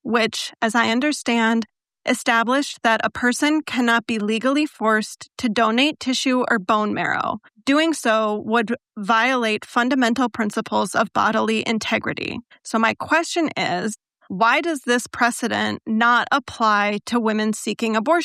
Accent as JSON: {"language": "English", "town": "Cedarburg", "region": "Wisconsin", "country": "United States", "said": "I'm from Cedarburg, Wisconsin"}